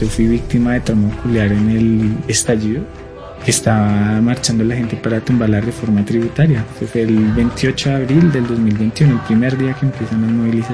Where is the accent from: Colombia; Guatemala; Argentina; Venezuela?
Colombia; hay muchas cosas que como colombianos nos hemos asimilado mucho